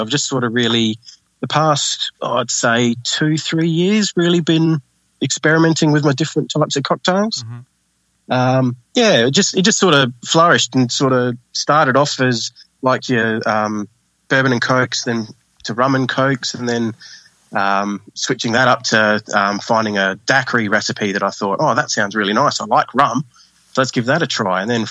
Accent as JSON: {"language": "English", "country": "Australia", "said": "Or beer, generally, being Australian, of course."}